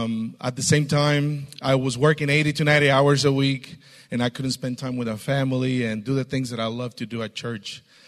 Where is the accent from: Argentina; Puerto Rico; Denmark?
Puerto Rico; now in Orlando, United States; I'm original from Puerto Rico, living in Orlando right now.